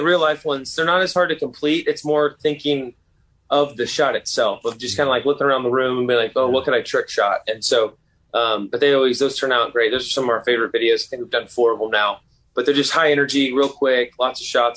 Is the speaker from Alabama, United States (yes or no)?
no; Frisco, Texas, United States; We're from Frisco, Dallas area.